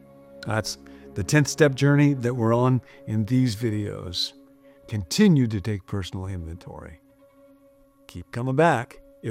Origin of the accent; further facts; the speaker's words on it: Midwest, United States; moved away; When I grew up in the Midwest with my mom, there was a thing called spring cleaning.